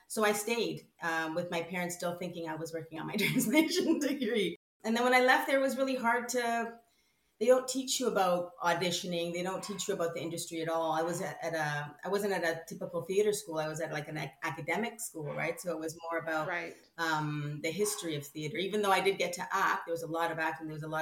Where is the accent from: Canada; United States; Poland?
Canada; I feel like they really tried to be as Canadian as possible so that we could fit in.